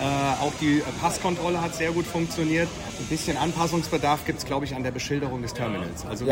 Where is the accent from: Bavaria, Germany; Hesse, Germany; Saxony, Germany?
Hesse, Germany; Gut, wir kommen aus der Nähe, aus Mittelhessen.